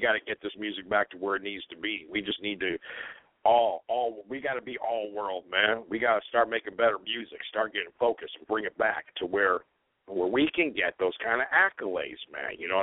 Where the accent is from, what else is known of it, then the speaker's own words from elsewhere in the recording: Wisconsin, United States; I'm from Wisconsin, my friends, okay?